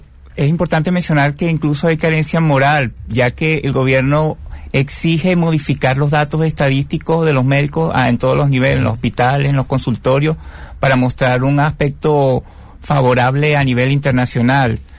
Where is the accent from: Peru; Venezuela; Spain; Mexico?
Venezuela; Maracay, Aragua; Yo, Maracay.